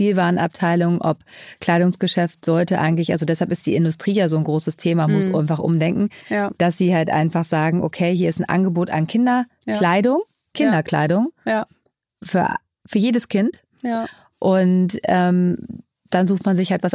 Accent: Schleswig-Holstein, Germany; also born or lived in East Germany; ich bin in den neuen Bundesländern geboren, zwar aufgewachsen in Schleswig-Holstein

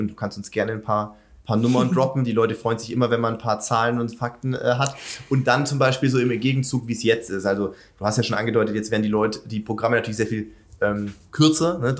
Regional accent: Baden-Württemberg, Germany; schwäbische Heimat, da gibt es ein ganz kleines Stadion Dagersheim, das ist zwischen Sindelfingen und da, wo ich aufgewachsen bin

